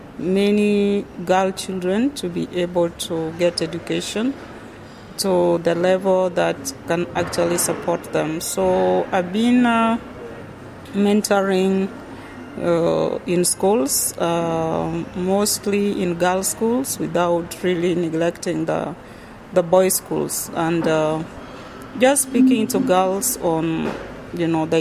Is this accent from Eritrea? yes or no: no; Kenya; I was born and raised in Kenya. I did most of my early education in Kenya. I went to Nairobi University, where I studied political science and did a master's in international relations before I went to United States.